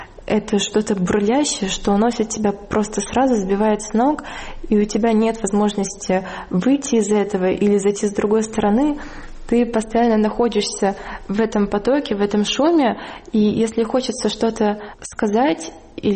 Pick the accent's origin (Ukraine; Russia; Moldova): Ukraine; Kharkiv, Kharkiv Oblast; Выросла в Харькове, где по сравнению с Москвой, где потом я училась 4 года, было очень тихо и очень просторно, несмотря на то, что Харьков меньше Москвы.